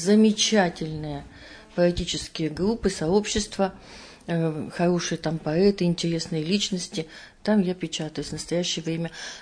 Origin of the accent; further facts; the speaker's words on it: Yekaterinburg, Sverdlovsk Oblast, Russia; Это город Екатеринбург. Я родилась в Екатеринбурге.